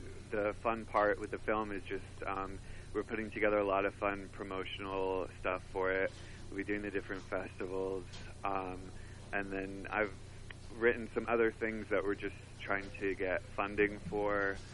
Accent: Lumberton, New Jersey, United States; And then I'm originally from Lumberton, New Jersey, which is where I'm at today, calling from.

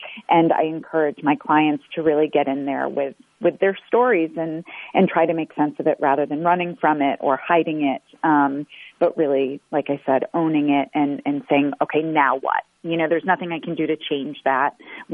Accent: Chicago, Illinois, United States; Well, I am born and raised in Chicago above my parents' bar. That should say enough.

